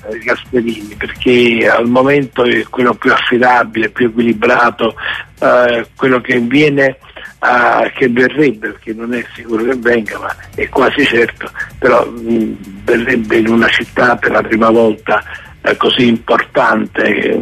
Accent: Naples, Campania, Italy; come napoletano

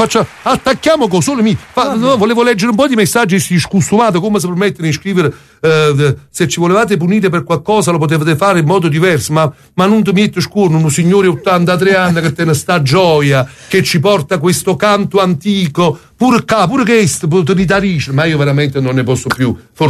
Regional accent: Naples, Campania, Italy; si capisce subito che sono napoletano.

